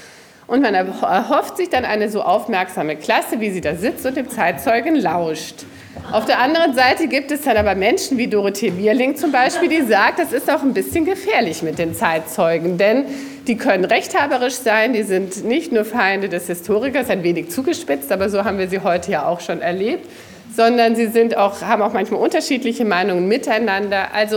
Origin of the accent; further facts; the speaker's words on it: Baden-Württemberg, Germany; In Baden-Württemberg, wo ich herkomme, wo ich unterrichtet habe